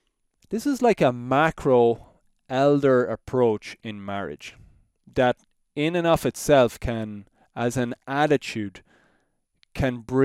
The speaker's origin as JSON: {"language": "English", "country": "Ireland", "said": "She's from Italy, I'm from Ireland."}